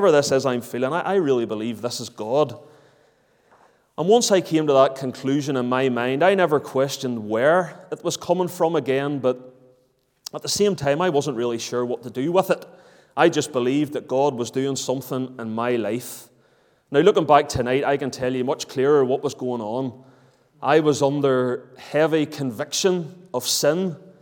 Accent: Larne, Northern Ireland, United Kingdom; Protestant family. My dad, he would be heavily involved in that whole loyalist movement. And growing up in Larne

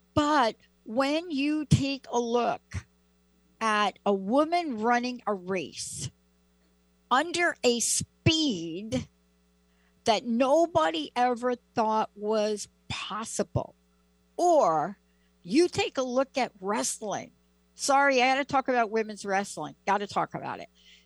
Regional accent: Bronx, New York, United States; That could be me growing up in the Bronx.

